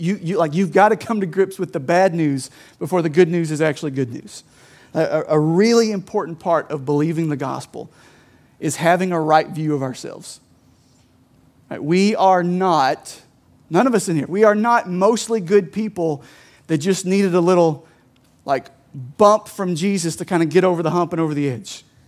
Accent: Kentucky, United States; I grew up on Lake Cumberland.

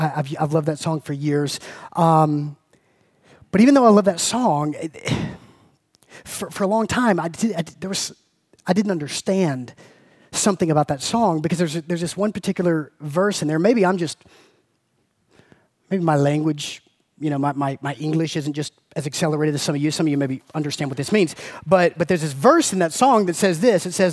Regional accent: Georgia, United States; I mean, I grew up in South Georgia. I used to hear ladies say, oh, Lord.

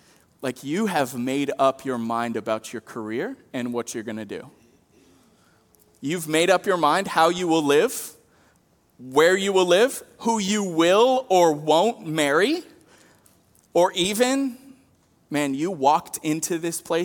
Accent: Saco, Maine, United States; So when I was in seventh grade, I grew up in Saco

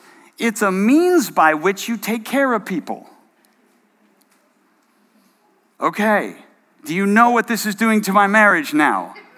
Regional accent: New England, United States; So Annie and I, she's from California. I'm from New England. But we both grew up in blue-collar, small-town kind of contexts.

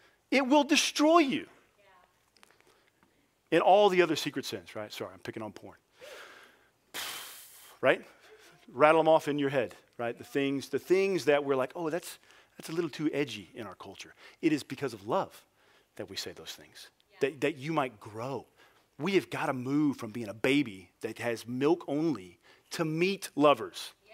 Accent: Houston, Texas, United States; I grew up in Houston, so the coolest place to go to see Christmas lights is where?

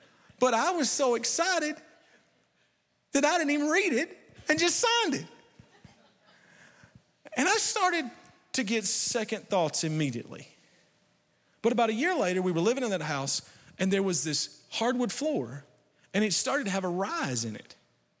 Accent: Krillsboro, Kentucky, United States; And I grew up in Krillsboro. I love Krillsboro. It's my favorite place on earth. There is no place that I would rather be at any time than Krillsboro, Kentucky.

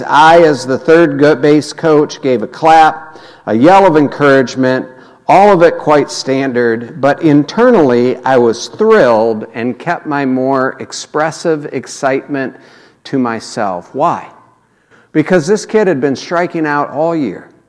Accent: St. Louis, Missouri, United States; For me, and I think for a lot of our family growing up in St. Louis

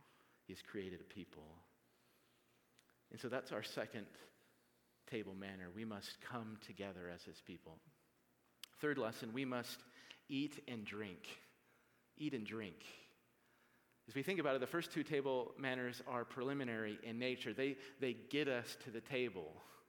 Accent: Midwest, United States; I'm from the Midwest, so you can't take that last dinner roll until you've asked everyone at the table if they want it.

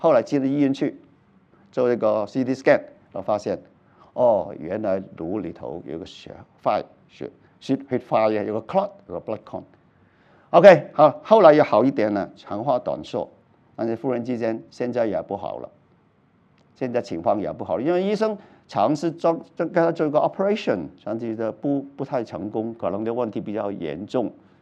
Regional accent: Guangdong, China; 我们广东人说就是中风血栓

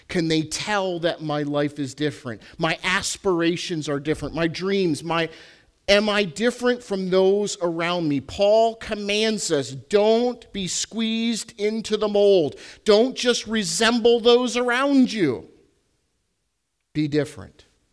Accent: Pennsylvania, United States; I don't get out as much anymore, but I grew up in Pennsylvania, so I did a lot of bow hunting.

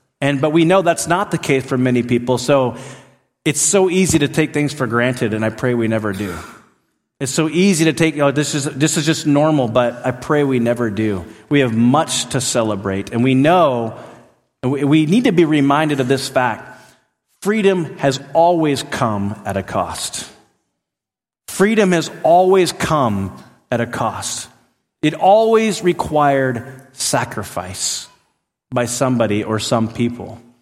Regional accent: Alaska, United States; It had been 10 years since I have gone back to my where I was raised in Alaska and kind of seen my own stomping ground.

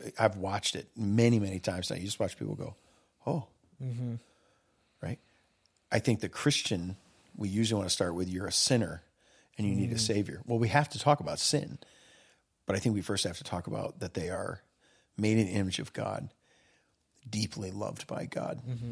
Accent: Midwest, United States; it's like being a Midwesterner. There's certain things we're not going to understand about being from the South, right?

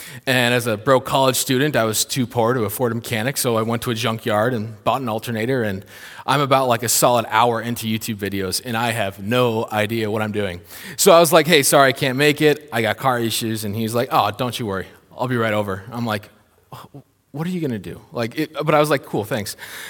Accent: Minnesota, United States; also born or lived in Washington; I'm from Minnesota. I didn't know anyone out in Washington State.

